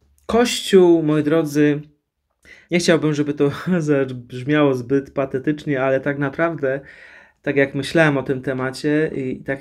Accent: Węglewice, Łódź Voivodeship, Poland; also born or lived in Wieruszów; I ja urodziłem się w Wieruszowie, ale wychowałem się, dzieciństwo spędziłem w takiej ładnej miejscowości Węglewice. To jest też właśnie dekanat wieruszowski.

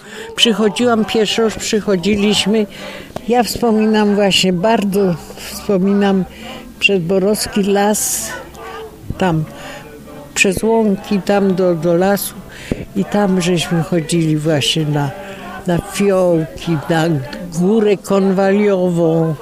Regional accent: Greater Poland Voivodeship, Poland; Już nie wróciłam w poznańskie, a w ogóle pochodzę z rodziny, gdzie jest zawsze było sporo dzieci.

